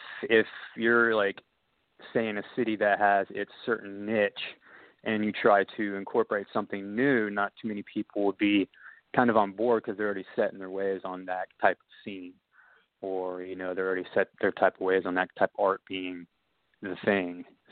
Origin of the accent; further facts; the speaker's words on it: Dayton, Ohio, United States; also born or lived in Cincinnati; I grew up here, and I was born in Cincinnati, and then, you know, moved around to a bunch of states growing up. But coming back, it feels good to be back and, like, part of seeing Dayton kind of grow a little bit